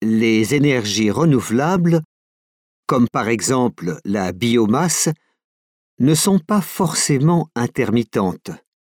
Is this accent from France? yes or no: yes; France; Ce qui manque chez nous en France, c'est la volonté politique.